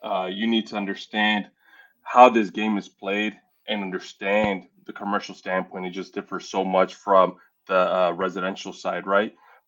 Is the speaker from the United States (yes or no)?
yes; Chicago, Illinois, United States; Born and raised in Chicago.